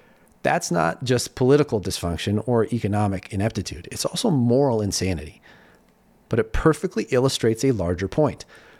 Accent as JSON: {"language": "English", "town": "Denver", "region": "Colorado", "country": "United States", "tie": "born or raised there", "said": "with delays being reported yesterday in Burbank, Phoenix, and my hometown, Denver."}